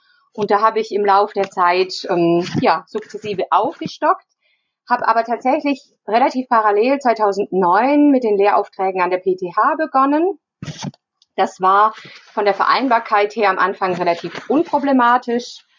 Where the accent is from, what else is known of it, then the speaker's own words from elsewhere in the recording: Southern Germany, Germany; ich hatte in den 80er Jahren in Süddeutschland, wo ich aufgewachsen bin, eine, wie ich das nennen würde, franziskanische Jugend zwischen drei Franziskanerinnenklöstern auf dem Land